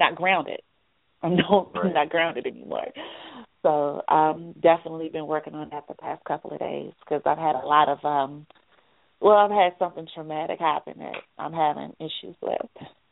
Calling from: Maryland, United States; Hi, good evening. … I'm calling from Maryland.

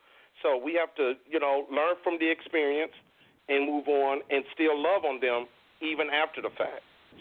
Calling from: Cleveland, Ohio, United States; I'm calling from Cleveland, Ohio.

